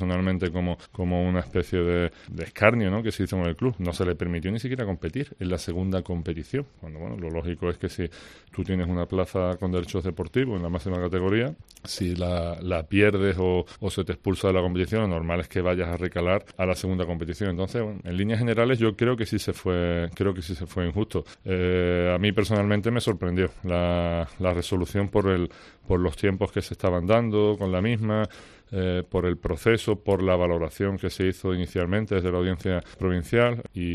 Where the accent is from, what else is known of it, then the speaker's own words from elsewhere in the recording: Huelva, Andalusia, Spain; Y desde que nací aquí en Huelva, pues nunca he vuelto a estar tanto tiempo fuera de Huelva, exceptuando viajes, ¿no? Como ahora en esta última experiencia. Tengo aquí mi familia, tengo mis raíces, tengo aquí también negocios